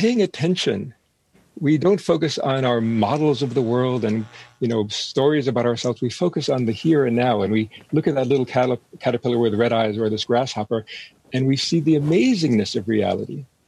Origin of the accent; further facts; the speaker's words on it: New York City, New York, United States; You know, I grew up in Manhattan